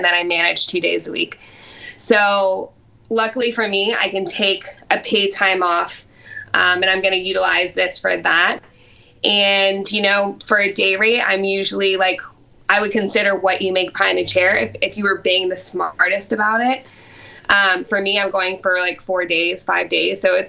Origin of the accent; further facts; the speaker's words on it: Norfolk, Virginia, United States; So I'm a local. I grew up in Norfolk, Virginia, which is just one of the seven cities, you know, part of Chesapeake.